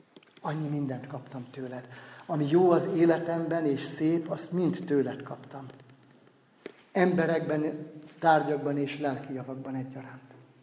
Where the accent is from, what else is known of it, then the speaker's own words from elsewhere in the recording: Sárospatak, Borsod-Abaúj-Zemplén, Hungary; Sárospataki vagyok, tehát a Tokaj hegy alja és a bor, az az életünkhöz, a napi életünkhöz hozzátartozott gyerekkoromtól kezdve